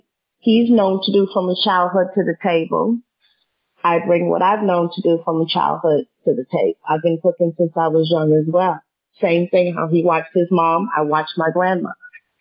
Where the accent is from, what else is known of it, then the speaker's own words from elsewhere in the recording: United States; So I know from being an American that Americans like collard greens